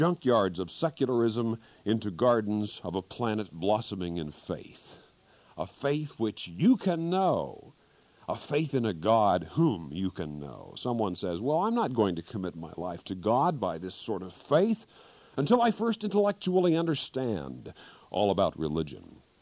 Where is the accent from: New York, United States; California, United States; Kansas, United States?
Kansas, United States; There was an old farmer back in Kansas, my home state.